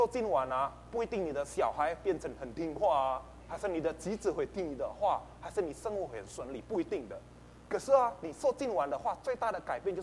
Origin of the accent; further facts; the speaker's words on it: Indonesia; 我是从印尼来的